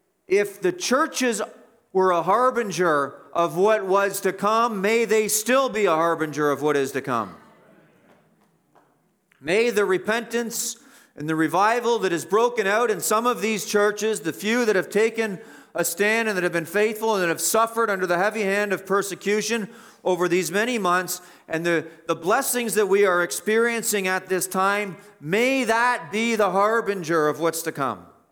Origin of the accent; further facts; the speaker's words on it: Canada; How did I personally contribute to this mess as a Canadian?